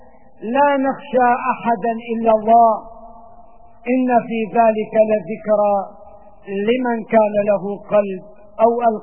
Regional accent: Syria; والواجب علينا جميعا كسوريين

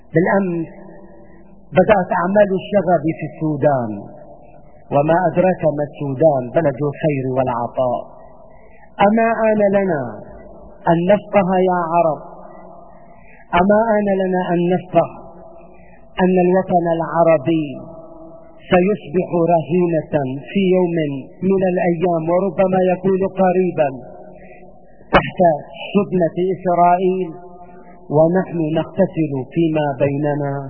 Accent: Syria; واليوم يا سادة نحن بحاجة كسوريين ان نكون عقلاء، ان نكون واعين، ان نكون مدركين لما يحاك ضدنا

